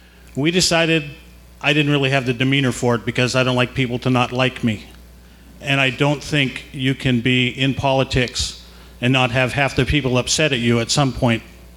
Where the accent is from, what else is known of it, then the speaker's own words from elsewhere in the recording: Palmer, Alaska, United States; born there; I was born in Palmer. Half of my family got off the train in 1935, and the other half was here to greet them.